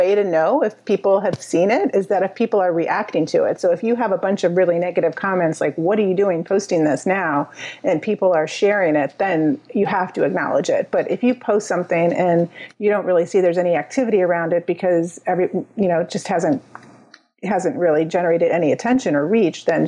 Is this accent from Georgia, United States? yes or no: no; Orlando, Florida, United States; And I felt like I could put myself in the situation of Orlando because I'm from Orlando